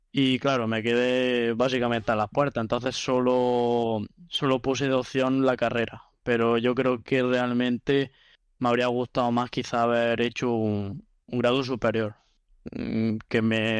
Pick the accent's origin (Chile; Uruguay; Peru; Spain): Spain; Pozo Alcón, Andalusia; now in Málaga, Spain; yo vivo en Málaga, aunque soy de Pozalcón, Jaén